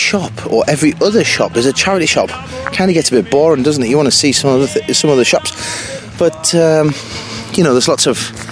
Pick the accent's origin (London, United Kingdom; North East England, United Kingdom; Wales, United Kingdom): North East England, United Kingdom; Hexham; born there; I was born in Hexham, and it's changing. The town's changing.